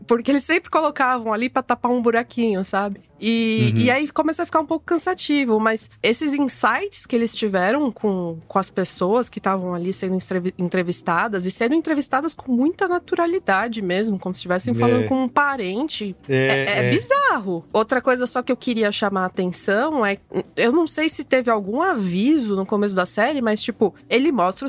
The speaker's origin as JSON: {"language": "Portuguese", "region": "São Paulo", "country": "Brazil", "said": "Eu sou paulistana"}